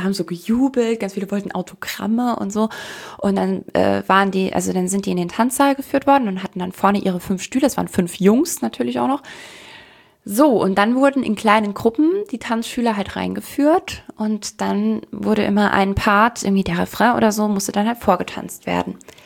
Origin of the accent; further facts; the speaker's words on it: United States; Dann auch in dem Alter und dann komme ich noch aus Amerika.